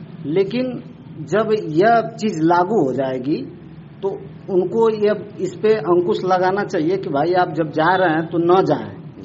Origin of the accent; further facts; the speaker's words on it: Malikpura, Uttar Pradesh, India; मैं गाजीपुर जिले के मनिहारी ब्लॉक के मलिकपुरा ग्राम सभा का रहने वाला हूँ।